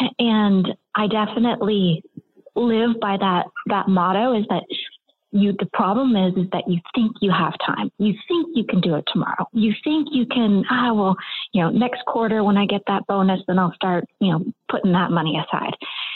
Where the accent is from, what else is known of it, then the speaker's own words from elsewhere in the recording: Maine, United States; So I grew up in Maine, selling raffle tickets and setting up the silent auction table